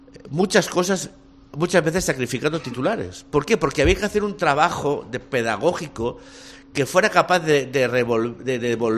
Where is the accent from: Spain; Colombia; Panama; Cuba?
Spain; Catalonia; Cataluña a formar parte de una consejería? Yo digo, sí. Eso no le dudaría nada, diría sí. Porque es mi tierra.